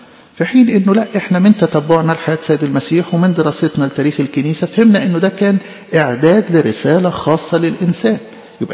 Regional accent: Egypt; احنا كمصريين مالناش فضل

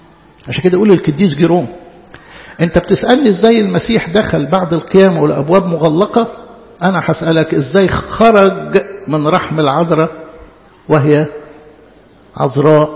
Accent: Upper Egypt, Egypt; احنا عندنا في الصعيد يعني معروف يعني الناس الكبيره فينا مثلا يشوف ابن عم يقول لك اخوي

